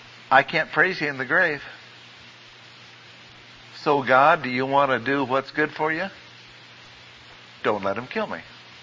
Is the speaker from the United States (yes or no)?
no; Ireland; I'm Irish.